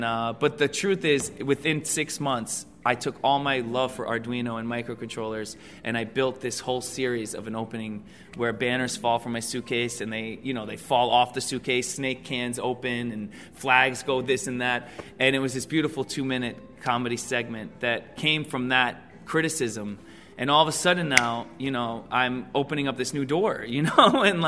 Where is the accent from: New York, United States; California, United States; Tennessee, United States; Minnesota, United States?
New York, United States; next thing you know, I'm in Big Rapids, Michigan. I'm from New York. I'd never been to Michigan, you know.